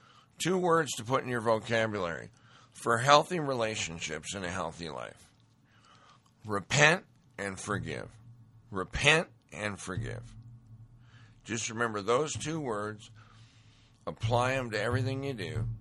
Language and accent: English; Montana, United States; You know, I grew up in Montana. went to school in Bozeman, Montana, which is beautiful now, or what is beautiful was fantastic then. I spent all my time in the mountains, my free time.